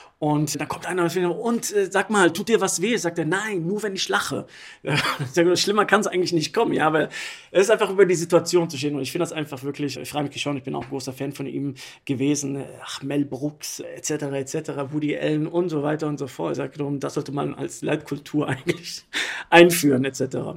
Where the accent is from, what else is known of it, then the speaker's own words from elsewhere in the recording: Erkrath, North Rhine-Westphalia, Germany; born there; Ich bin hier in Deutschland geboren, bei Düsseldorf in Erkrath.